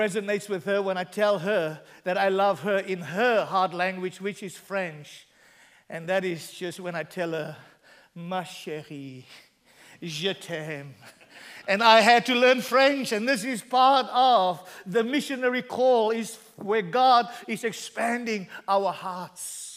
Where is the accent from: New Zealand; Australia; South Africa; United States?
South Africa; English is a second language; And there is something that I can tell my wife in my mother tongue, which is one of the 11 official languages of South Africa, that is very special to me.